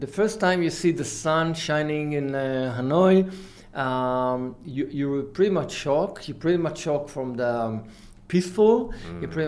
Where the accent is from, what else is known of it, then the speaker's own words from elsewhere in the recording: Israel; English is a second language; I born and raised in Israel, mm-hmm. educated in Israel, have been in the Israeli army in one of the elite units for almost 6 years. Then I study engineering in Israel